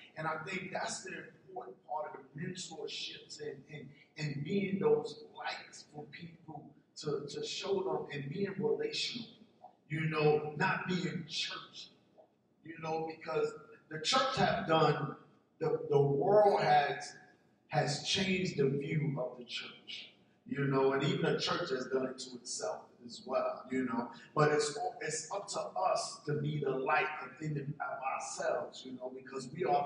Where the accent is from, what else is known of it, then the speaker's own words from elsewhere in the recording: Brooklyn, New York, United States; We're from Brooklyn. So we know what it's like, you know, and I come from the projects, you come from that same area, you know, so we're from that hood. But I grew up in the 70s